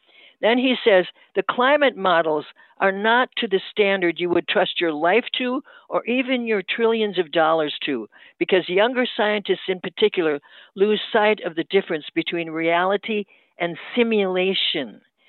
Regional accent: St. Paul, Minnesota, United States; When I was growing up in St. Paul, Minnesota, which is really a weather disaster place

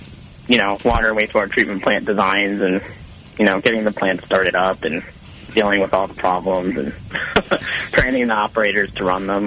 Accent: Connecticut, United States; Well, I'm originally from Connecticut, where I live now.

